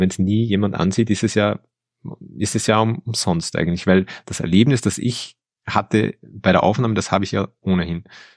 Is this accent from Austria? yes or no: yes; Linz, Upper Austria, Austria; der oberösterreichischen Landeshauptstadt Linz. Die eben meine Heimatstadt ist.